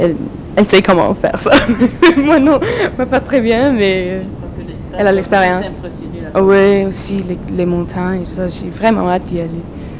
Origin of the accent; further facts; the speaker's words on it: England, United Kingdom; French is a second language; Pendant que chez nous en Angleterre, c'est les antiquités qui sont plus respectées.